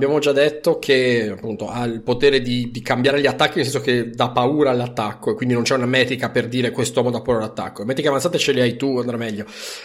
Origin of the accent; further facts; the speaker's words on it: Friuli-Venezia Giulia, Italy; noi che siamo friulani lo sappiamo molto bene